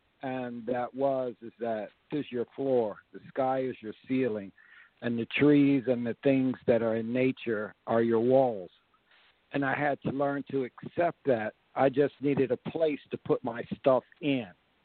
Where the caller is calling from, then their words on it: Georgia, United States; I'm calling you from Georgia.